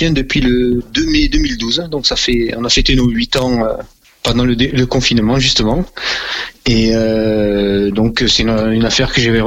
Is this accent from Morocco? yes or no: yes; Morocco; parce que je suis originaire du Maroc.